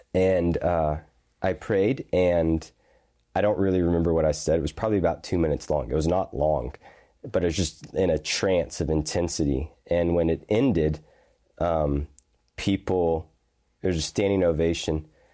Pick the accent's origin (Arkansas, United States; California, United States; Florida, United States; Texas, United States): Arkansas, United States; Little Rock; I was raised in Geyer Springs First Baptist Church in Little Rock.